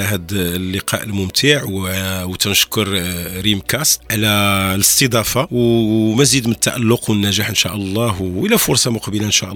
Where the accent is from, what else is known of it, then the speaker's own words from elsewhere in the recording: Morocco; إذن علاش حنا كمغاربة ما نكونوش حنا أولى بالتاريخ ديالنا المغربي